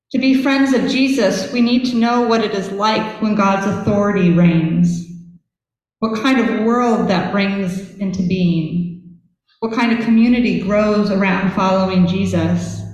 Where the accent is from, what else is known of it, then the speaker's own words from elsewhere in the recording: Ohio, United States; which was so different from the air I grew up with in Ohio.